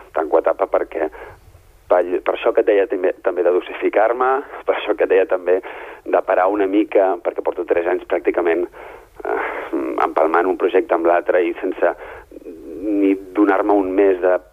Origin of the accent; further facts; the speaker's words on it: Ripollet, Catalonia, Spain; I Ripollet és el meu poble, ha estat el meu paisatge tan urbà com humà durant 24 anys en els que hi vaig viure intensament